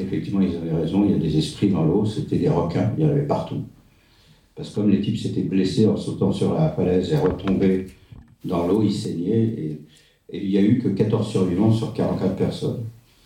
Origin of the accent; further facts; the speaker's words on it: Brittany, France; Alors moi, je suis breton